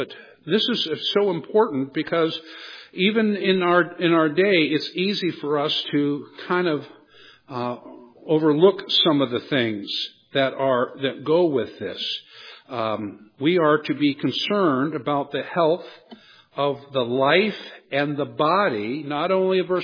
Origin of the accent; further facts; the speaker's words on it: United States; Growing up in America, long before there was an ADA, buildings were built in the way they were